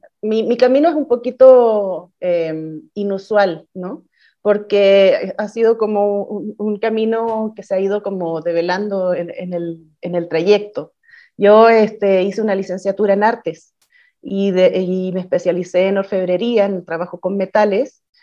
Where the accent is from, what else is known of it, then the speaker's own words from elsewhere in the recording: Chile; now in Mexico; Soy chilena, pero estoy viviendo en México.